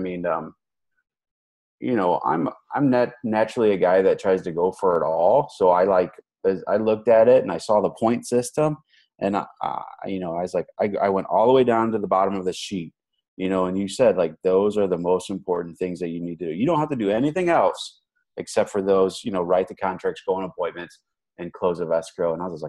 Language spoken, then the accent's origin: English; St. Louis, Missouri, United States; from St. Louis.